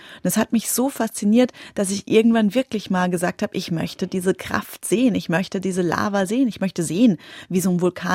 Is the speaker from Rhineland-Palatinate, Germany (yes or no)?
yes; Alsenborn, Rhineland-Palatinate, Germany; born there; Also ich bin in Alsenborn geboren. Das ist für die Enkenbach-Alsenborner ein Riesenunterschied, aus welchem Dorfteil man kommt.